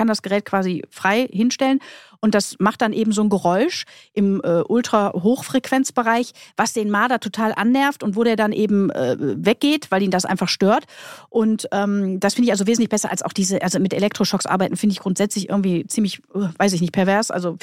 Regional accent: Krefeld, North Rhine-Westphalia, Germany; ich komme ja aus Krefeld, das wisst ihr ja vielleicht schon

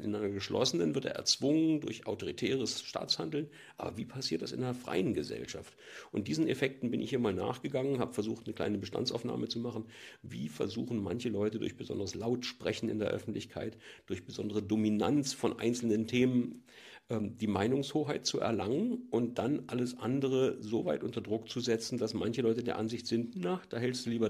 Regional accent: East Germany, Germany; Ich komme ja aus der DDR

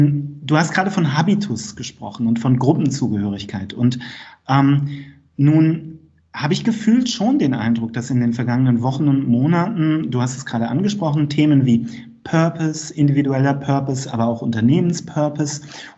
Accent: Rhineland-Palatinate, Germany; wie man bei uns in Rheinland-Pfalz auf dem Dorf.

